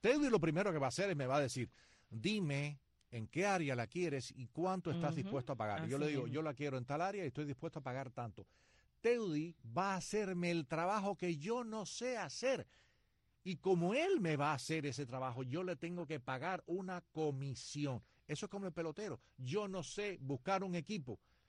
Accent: Brazil; Tú me llamas a mí, que soy brasileño, para que te entrene

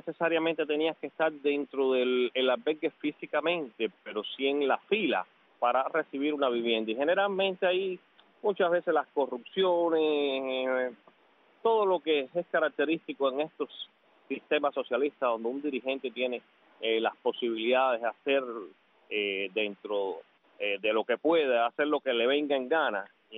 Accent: Cuba; nosotros que somos cubanos

